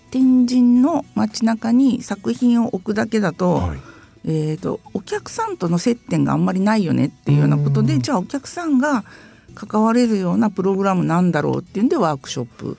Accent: Fukuoka, Japan; also born or lived in Yamaguchi; 生後 2,3 ヶ月で福岡に来てるので、

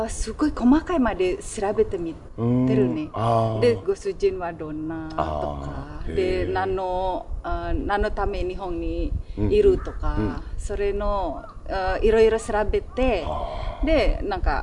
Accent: Indonesia; Japanese is a second language; 私インドネシアからの出身です。

